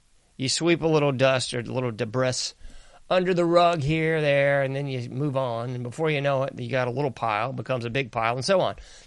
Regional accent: the South, United States; Maybe it's because I'm from the South

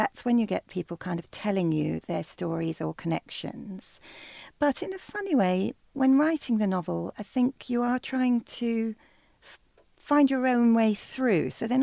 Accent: Yorkshire and the Humber, United Kingdom; now in London, United Kingdom; I was thinking of myself coming to London as a nanny, and I was from Yorkshire, so also from a rural place

